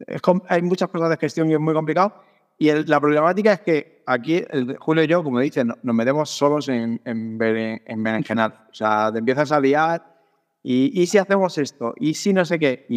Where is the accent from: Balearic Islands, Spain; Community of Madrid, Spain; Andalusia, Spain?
Community of Madrid, Spain; Torrelodones; O sea, yo no puedo irme a Torrelodones. Torrelodones es mi pueblo y es muy fácil que lo consiga a nivel de que me den las instalaciones deportivas.